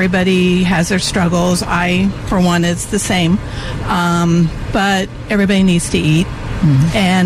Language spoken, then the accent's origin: English; La Mesa, California, United States; I'm from La Mesa.